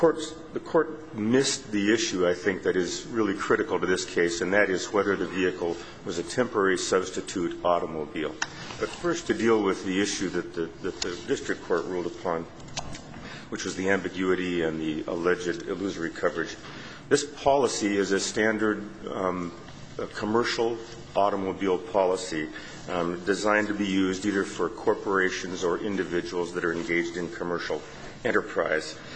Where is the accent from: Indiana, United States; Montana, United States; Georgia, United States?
Montana, United States; Missoula; I'm from Missoula, Montana.